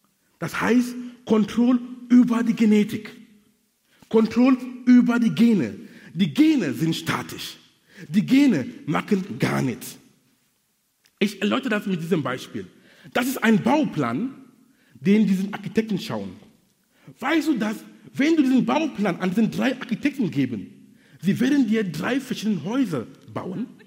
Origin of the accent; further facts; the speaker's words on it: Cameroon; now in Hamburg, Germany; Du kannst hier in Basel sein oder in Hamburg, wo ich lebe, oder in Kamerun, wo ich herkomme